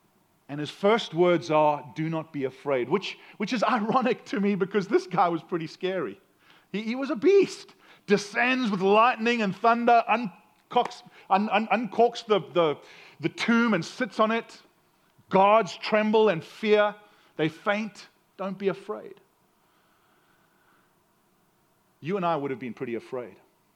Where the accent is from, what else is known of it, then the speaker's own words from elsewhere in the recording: South Africa; I'm American, but I'm from South Africa, and that means I have an accent that makes me sound smarter than I really am.